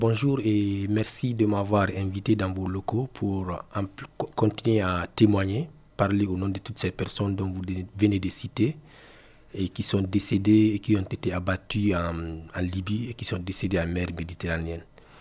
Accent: Boké, Guinea; born there; je suis né à Boké au nord-ouest de la Guinée.

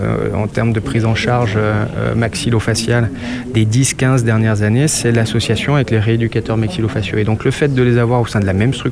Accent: Saint-Étienne, Auvergne-Rhône-Alpes, France; Pourquoi je suis revenu à Saint-Étienne? D'une part, je suis stéphanois, j'y ai fait mes études.

